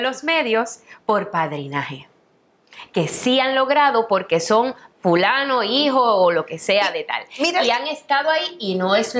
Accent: Arecibo, Puerto Rico; yo vengo de Arecibo, de un hogar de clase media, de una maestra que era maestra del sistema público, un director de escuela. Yo soy la chiquita

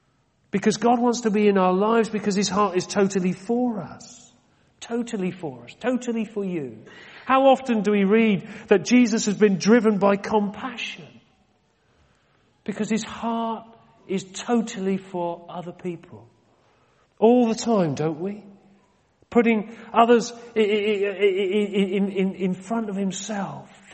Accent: Exeter, South West England, United Kingdom; I come from Exeter. I was born in Exeter down in Devon.

